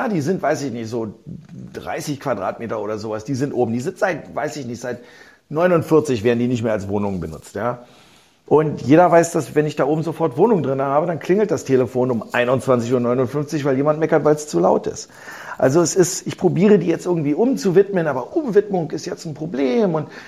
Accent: Berlin, Germany; Ich bin geboren in Berlin. Ich weiß, ich sitze zurzeit in New York, aber ich verbringe den Großteil meines Lebens in Berlin. Ich bin jetzt bei meinen Kindern in New York. Aber als Berliner bin ich wahnsinnig stolz auf, wer wir sind.

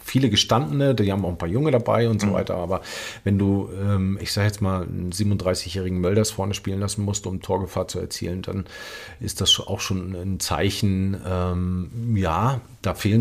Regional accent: Rostock, Mecklenburg-Vorpommern, Germany; wenn du zu Hause spielst in Rostock und ich kenne meine Heimatstadt

